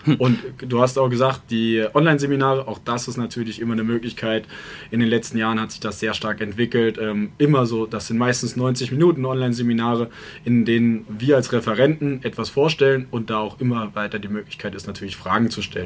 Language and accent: German; Allendorf, Hesse, Germany; also ich komme hier aus der Region, ursprünglich sogar direkt aus Allendorf